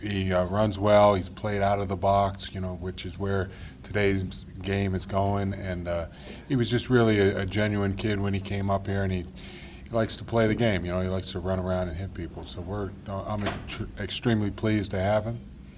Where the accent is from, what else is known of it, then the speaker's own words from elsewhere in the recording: Ohio, United States; I'm from Ohio